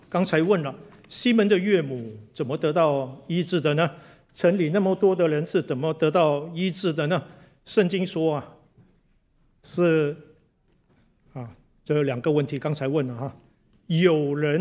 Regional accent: Malaysia; 我来自马来西亚啊，在马来西亚我的家乡有一个特别的花啊，那是世界最大的花。

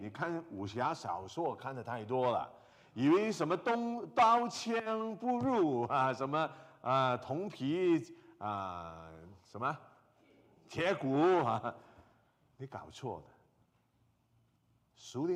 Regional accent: Hong Kong; moved away as an adult; also born or lived in Saskatoon; 我是从香港土生土长，什么叫下雪从来都没有见过

